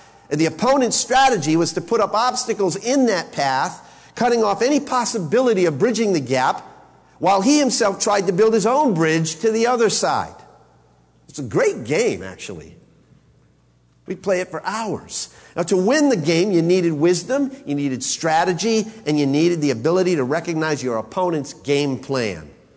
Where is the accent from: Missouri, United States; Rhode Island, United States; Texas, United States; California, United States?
Rhode Island, United States; Back in the 60s, when I was growing up in Rhode Island, my grandmother used to have a closet full of board games.